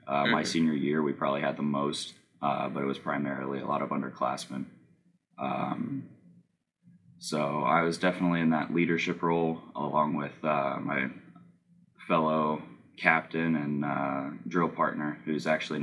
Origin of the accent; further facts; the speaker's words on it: Springfield, Ohio, United States; So I'm from Springfield, Ohio, which is about halfway between Dayton and Columbus.